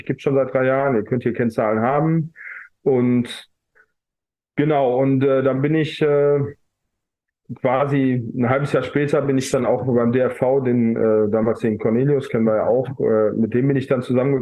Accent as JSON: {"language": "German", "town": "Essen", "region": "North Rhine-Westphalia", "country": "Germany", "tie": "born or raised there", "said": "die Stadt Essen, meine Heimatstadt"}